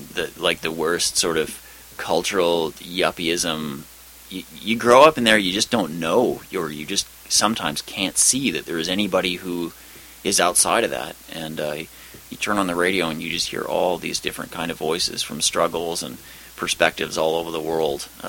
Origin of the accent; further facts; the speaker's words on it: Yellowknife, Northwest Territories, Canada; I grew up in the North in the time she was talking about. And, you know, she was on the radio when I was a kid listening to the radio in Yellowknife.